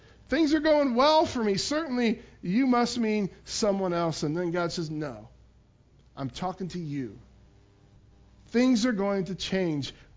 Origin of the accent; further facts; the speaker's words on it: Pickwell, Ohio, United States; moved away as an adult; now in Sharonville, United States; God called me to leave my hometown where I'd been my whole life in Pickwell, Ohio, to move to Sharonville, Ohio, which is right outside of Cincinnati, in the Cincinnati area, to be a youth pastor.